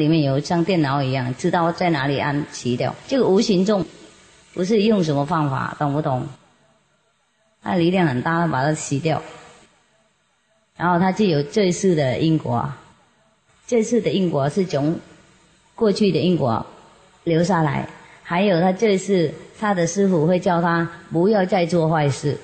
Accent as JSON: {"language": "Chinese", "country": "China", "said": "像我们中国人啊，从小就吃中国菜"}